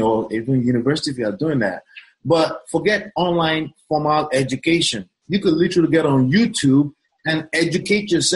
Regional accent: Nigeria; I'm Nigerian

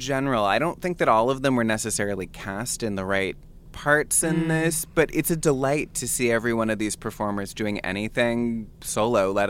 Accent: California, United States; I'm from California. I'm not really sure what autumn tastes like.

